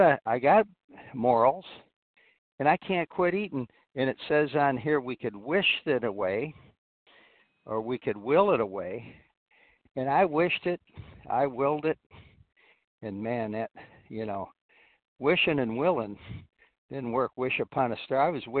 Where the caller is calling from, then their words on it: Florida, United States; Well, I'm calling from Florida. Sunny Southwest Florida